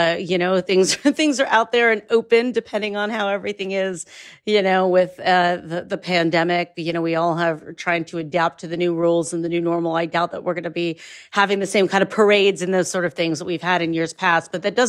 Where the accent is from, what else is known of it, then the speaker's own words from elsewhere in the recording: Ohio, United States; Now, since I come from Ohio maple country, we have doubled the Ohio maple on this episode.